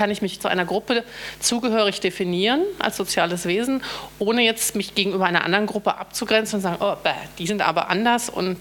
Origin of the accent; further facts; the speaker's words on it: Germany; dass ich eben auch doch durch mein Geburtsland geprägt bin. Also würde ich mich auch als Deutsch definieren